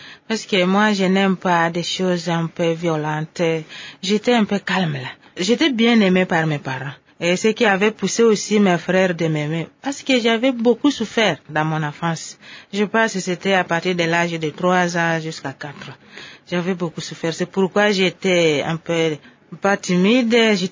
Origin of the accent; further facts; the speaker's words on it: Kembisa, Orientale, DR Congo; born there; Je suis née à Kembisa, dans le Bazouélé, dans la province orientale.